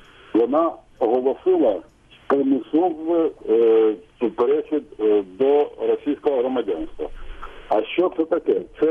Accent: Kharkiv, Kharkiv Oblast, Ukraine; я з Харкова.

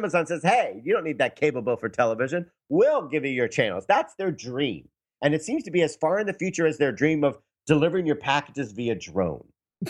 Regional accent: Florida, United States; I grew up in South Florida. I have no idea what it is.

